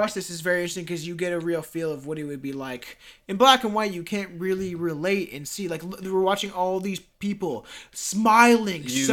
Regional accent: Canada; maybe not Canada because we're from Canada

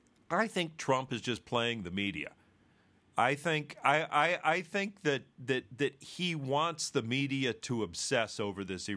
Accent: Detroit, Michigan, United States; now in Chicago, United States; I grew up in Detroit. I moved to Chicago in 1986.

